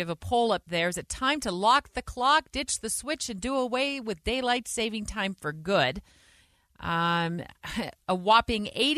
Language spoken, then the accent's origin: English; Arizona, United States; It did take me a while when I first moved here because I grew up in Arizona where we did not have it.